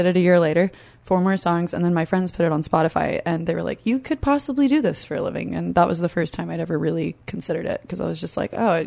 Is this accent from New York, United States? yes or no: no; Sulphur Springs, Texas, United States; I'm from Sulphur Springs, Texas.